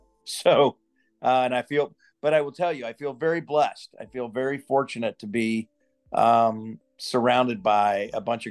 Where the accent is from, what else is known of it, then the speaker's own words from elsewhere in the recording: Houston, Texas, United States; born there; I was born in Houston, went off to college in Tennessee, knew I wanted to be an actor since I was about 15 years old, and moved back to Houston.